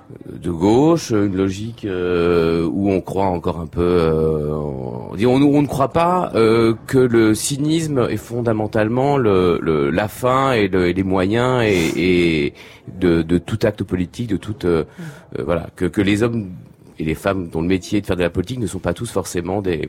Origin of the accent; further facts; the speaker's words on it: France; en tant que Français